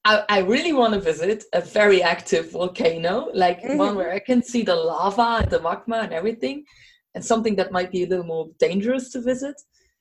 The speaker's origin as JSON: {"language": "English", "country": "Luxembourg", "tie": "born or raised there", "first_language": "Luxembourgish", "second_language": "English", "said": "having been born and raised in Luxembourg helped, because we are raised trilingually. Mm-hmm. And then on top, like, I mean, we speak, our mother tongue is Luxembourgish, and then we learn German and French very, very early. And then comes English"}